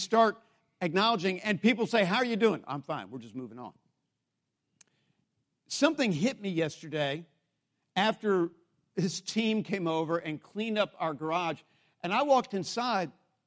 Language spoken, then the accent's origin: English; United States; And as an American, I have been taught not to give in to these emotions.